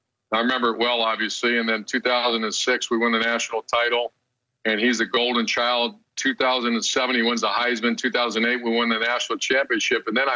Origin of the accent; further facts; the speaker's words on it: Cincinnati, Ohio, United States; So the Bengals can do it. It's a great city. It's actually my hometown.